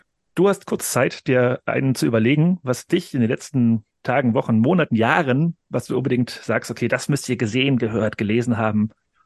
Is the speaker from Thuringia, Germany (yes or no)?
yes; Nordhausen, Thuringia, Germany; komme ich aus Nordhausen